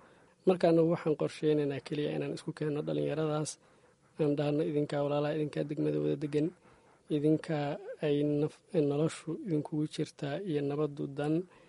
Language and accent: Somali; Abudwak, Galguduud, Somalia; born there; markaan magaalada nimid degmada Cabudwaq, waa magaaladii aan ku dhalanay